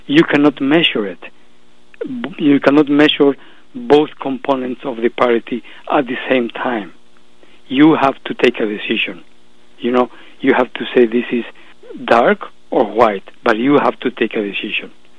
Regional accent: Bolivia; English is a second language; with the cultural revolution taking place in my home country, Bolivia

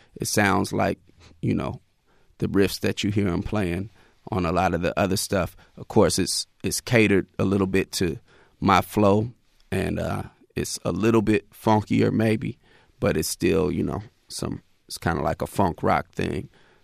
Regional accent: Oakland, California, United States; politically, I would say definitely growing up in Oakland, the Black Panther Party would have to be, you know, one of the main influences.

